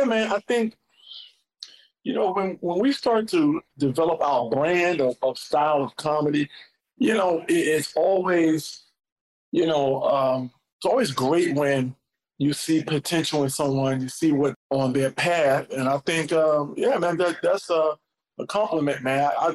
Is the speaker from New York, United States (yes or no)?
yes; New York, United States; So I got lucky, man, in that process, you know, growing up in New York, of course.